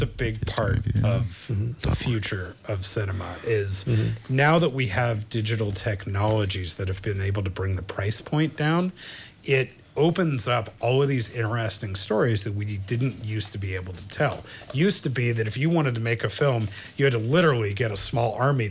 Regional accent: Los Gatos, California, United States; I'm from Los Gatos originally.

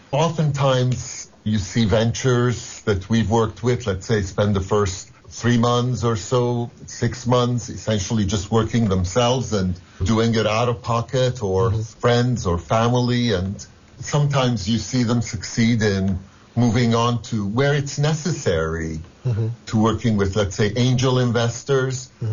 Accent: Iran; now in United States; That's true. I was born and raised in Iran.

